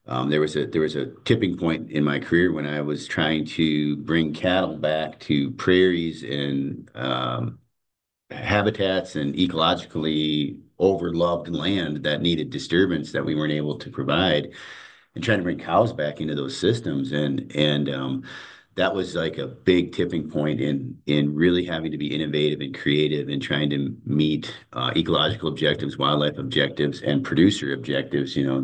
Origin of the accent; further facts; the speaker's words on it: Minnesota, United States; Well, where I'm from, originally grew up on a small beef operation in Minnesota